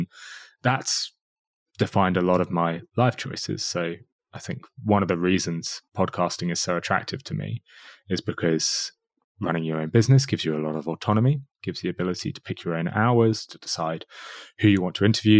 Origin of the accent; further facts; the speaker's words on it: United Kingdom; I'm too British.